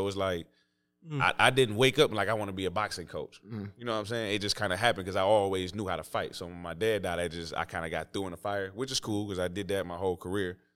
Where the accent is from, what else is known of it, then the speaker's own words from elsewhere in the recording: Detroit, Michigan, United States; So it's like, I'm from Detroit, and that's not enough.